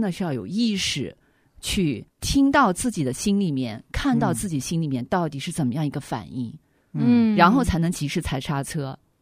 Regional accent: China

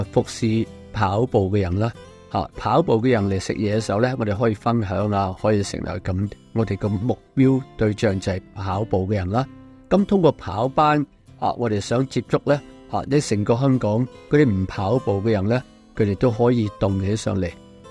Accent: London, United Kingdom; 因为我嚟自伦敦啊，咁我都想跑翻一次伦敦马啦。

